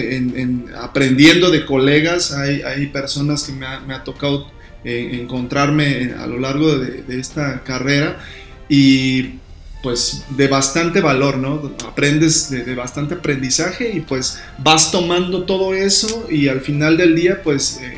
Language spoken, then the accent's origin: Spanish; Hidalgo, Mexico; now in León, Mexico; Soy originario de Hidalgo, ya de tengo Hidalgo, aquí viviendo, mano. De Hidalgo, así es. Ya tengo pues bastantes años viviendo aquí en León, Guanajuato, donde pues me desarrollé mi vida como tal, pues personal y profesional